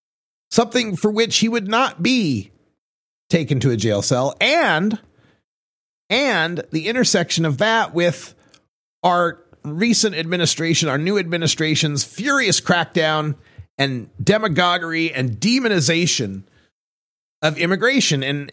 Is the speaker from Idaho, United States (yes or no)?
yes; Idaho, United States; I grew up in Idaho as a stoner